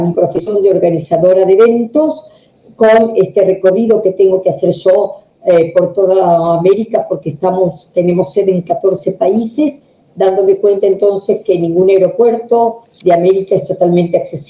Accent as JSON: {"language": "Spanish", "region": "Santa Fe", "country": "Argentina", "said": "Así que remarco que soy de Santa Fe de la Veracruz, capital de la provincia."}